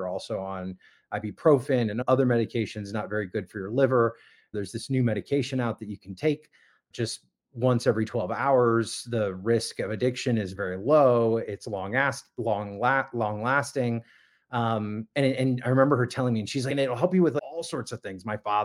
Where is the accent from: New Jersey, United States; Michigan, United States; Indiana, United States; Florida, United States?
Florida, United States; Miami; now in Las Vegas, United States; I grew up in Miami, Florida. I'm a native Floridian. I now live in Las Vegas.